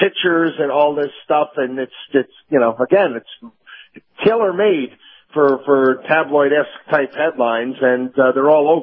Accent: Albany, New York, United States; So, again, I grew up in Albany, New York. I understand this.

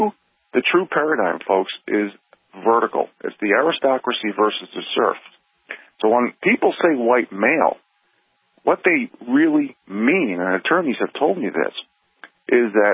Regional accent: New York City, New York, United States; I had a dream growing up in New York City to move out to the Northern Rockies and do the mountain man thing.

